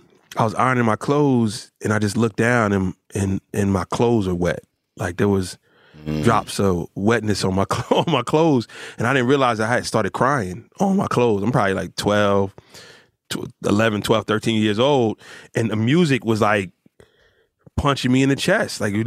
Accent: Rahway, New Jersey, United States; also born or lived in Newark; So I mean, I'm from Jersey. It's just like I was born in Newark, but I was raised in Rahway.

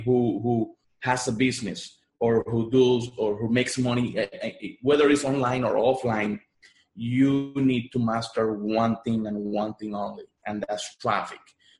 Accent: Puerto Rico; first language Spanish; English is a second language; moved away as an adult; I'm Puerto Rican. That's why I have an accent, because my first language is Spanish. I'm Puerto Rican. I was in Puerto Rico back in 2006.

